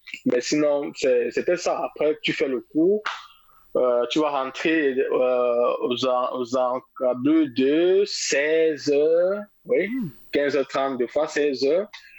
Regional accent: Douala, Littoral, Cameroon; Moi, j'ai grandi à Douala, capitale économique.

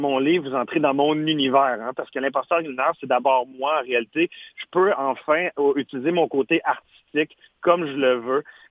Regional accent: Quebec, Canada; je suis un entrepreneur de la région de l'Outaouais

